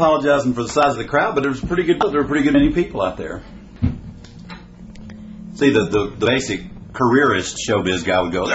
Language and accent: English; Mississippi, United States; I grew up with Bobby in Mississippi, and he played in the band.